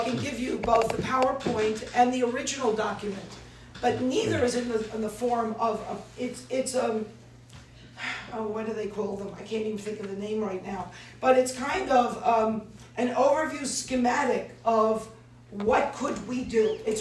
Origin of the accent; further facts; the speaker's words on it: Baltimore, Maryland, United States; born there; Listen, I was born in Baltimore. I know about crabs.